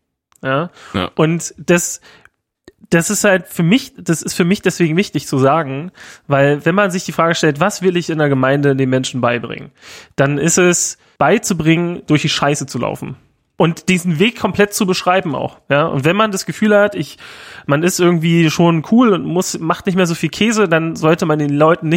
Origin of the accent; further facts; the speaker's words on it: Rathenow, Brandenburg, Germany; mit einem alten Freund aus meiner Heimatstadt Rathenow gequatscht